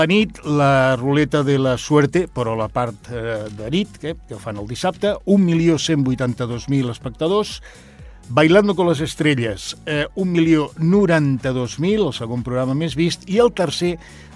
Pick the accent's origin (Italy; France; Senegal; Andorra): Andorra; Escaldes, Escaldes-Engordany; perquè jo sóc d'Escaldes. Bueno, de fet, sóc de... Sí, d'Escaldes, sí.